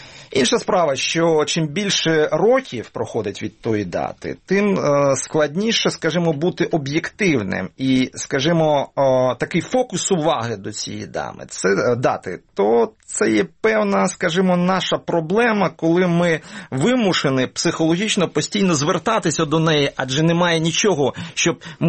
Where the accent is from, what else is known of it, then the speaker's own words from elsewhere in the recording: Donbas, Ukraine; born there; я народився в Донбасі, і значну частину життя моє пов'язана з цим Донбасом. Регіон, ну як сказати, досить специфічний, але по excellence, тобто більшість людей, це люди трударі